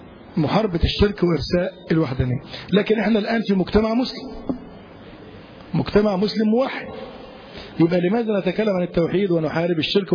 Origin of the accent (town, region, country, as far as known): Egypt